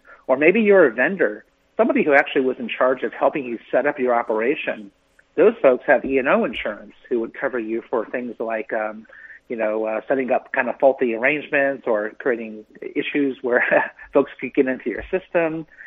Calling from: Newtown, Connecticut, United States; I'm calling in from Connecticut, and this is the first time that I've called in.

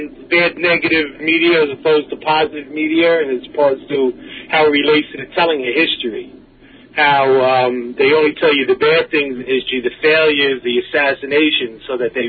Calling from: Shirley, New York, United States; I'm calling from Shirley, New York.

